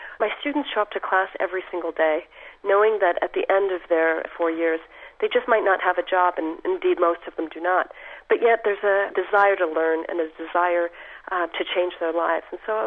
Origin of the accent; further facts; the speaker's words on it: Canada; I, as a Canadian